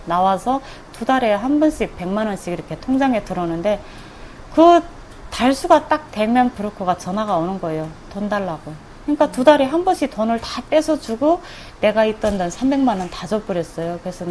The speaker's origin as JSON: {"language": "Korean", "country": "North Korea", "lives_now": "South Korea", "said": "저희 탈북민들은 다 같은 조선 사람이긴 한데 말만 통하는 이방인이다."}